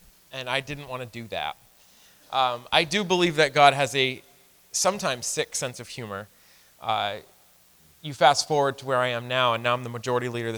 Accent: Lisbon Falls, Maine, United States; But I grew up in a Christian family. I'm from Lisbon Falls, Maine. When I was 4 days old, my mom, freshly out of the hospital, brought me to Lisbon Falls Baptist Church to have my first church service.

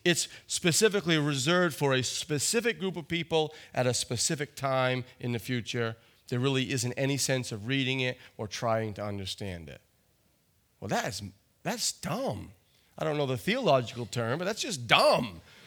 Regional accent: Ireland; I definitely don't think, and I am Irish, but I definitely don't think he was a red hair, red bearded, green-eyed Irish guy

